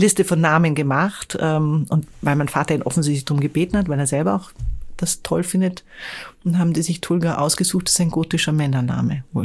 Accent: Vienna, Austria; aber ich komme aus Wien und ich liebe Wien.

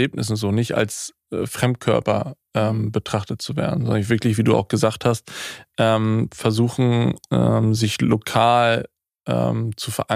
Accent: Hamburg, Germany; ich komme aus Hamburg, ich bin auch gebürtiger Hamburger, trotzdem schnacke ich ganz gerne so

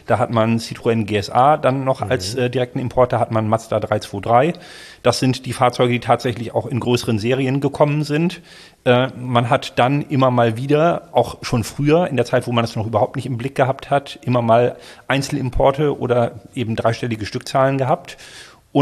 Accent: West Germany, Germany; born there; Ich bin der einzige gebürtige Wester in der Redaktion.

